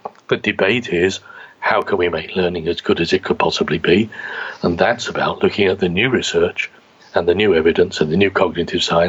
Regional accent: London, United Kingdom; as kids growing up in East London.

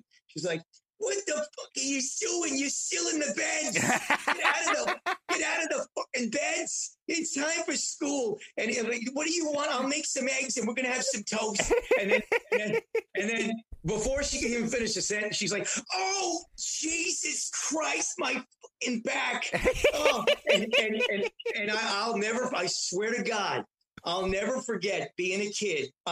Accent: Astoria, New York, United States; I grew up in Astoria for a few years, and I was all Spanish, Greek

